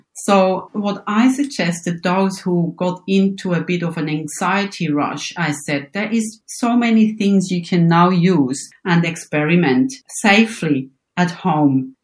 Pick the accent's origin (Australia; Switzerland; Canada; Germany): Switzerland; Bern; born there; English is a second language; I think my accent gives it away. Yes, I am born in Switzerland in the area of Bern on the countryside.